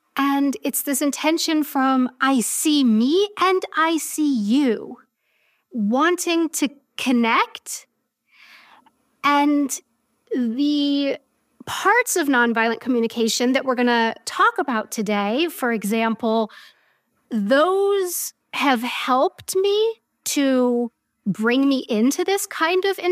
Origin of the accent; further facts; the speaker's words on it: United States; now in Germany; I talk mostly about my experience as an American living here in Germany.